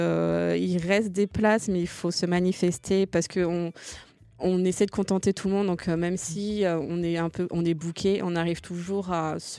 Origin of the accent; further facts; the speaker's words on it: Martinique, France; parce qu'on est originaire de la Martinique et que c'est une musique qui a une consonance de chez nous.